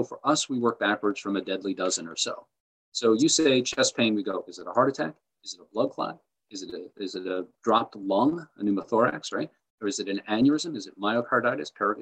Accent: Ireland; I'm an Irishman, so you're going to get long-winded here.

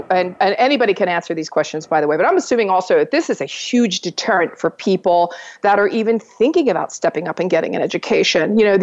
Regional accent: New Jersey, United States; also born or lived in Italy; because we're homies from Jersey. And, you know, I love my Italian community because I lived in Italy for 30 years.

